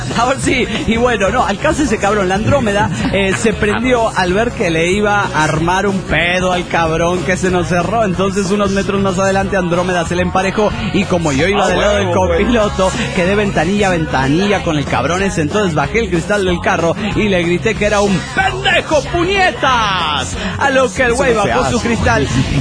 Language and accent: Spanish; Mapastepec, Chiapas, Mexico; born there; also born or lived in Tapachula; En Mapastepec, Chiapas. Estudié en Tapachula, Chiapas. Estuve en Puebla en noviembre y diciembre y ahora ando por Oaxaca.